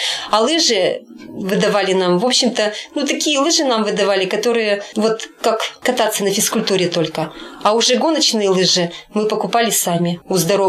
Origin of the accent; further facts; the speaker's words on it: Russia; Нет, как это я из России?